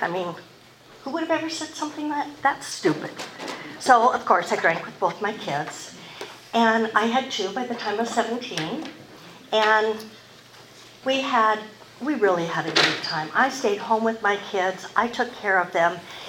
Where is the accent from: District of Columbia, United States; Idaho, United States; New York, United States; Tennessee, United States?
Idaho, United States; Lewiston; born there; I was born in Lewiston, Idaho in 1942, and my mom and dad were just the most amazing people.